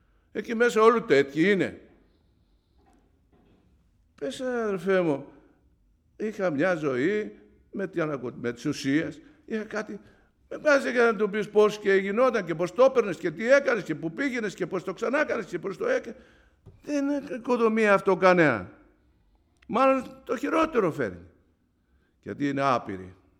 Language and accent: Greek; Thessaly, Greece; Διότι είναι σε ένα νησί στην πατρίδα μου, είναι στις Βόρειες Σποράδες.